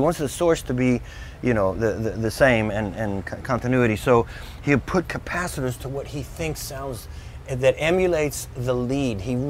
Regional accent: Kentucky, United States; My home state, man.

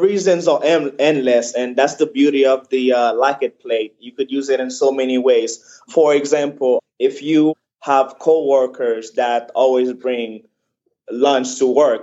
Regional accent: Haiti; me being Haitian and Chris being of Jamaican descendant, people from the island, we share our culture through food.

